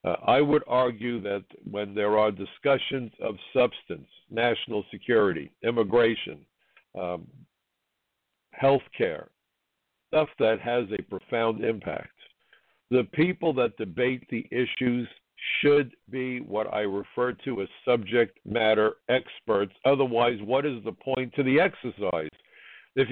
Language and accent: English; New York, United States; I decided, as an American, as a New Yorker, as a former INS agent